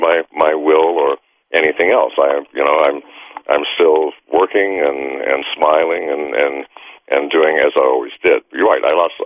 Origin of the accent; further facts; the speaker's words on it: Ireland; You know, I'm Irish and come from a family of drinkers